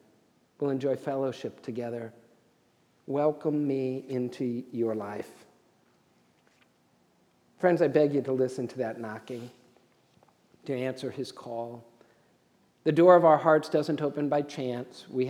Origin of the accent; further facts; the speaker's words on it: United States; or by birthright, by my family line, or because I'm an American.